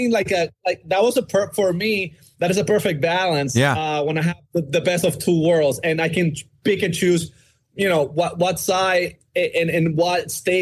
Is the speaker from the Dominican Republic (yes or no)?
yes; Dominican Republic; English is a second language; moved away; I don't like to be far away from home, being more far away because I'm from the Dominican Republic.